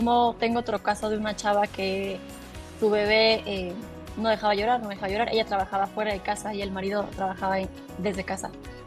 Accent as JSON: {"language": "Spanish", "country": "Mexico", "said": "hablo de México obviamente porque soy mexicana"}